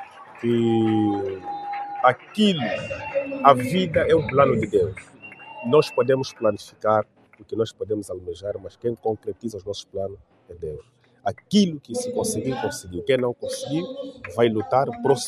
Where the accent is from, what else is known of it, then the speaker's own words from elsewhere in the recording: Angola; Devemos, como angolano, cultivar a cultura de amor.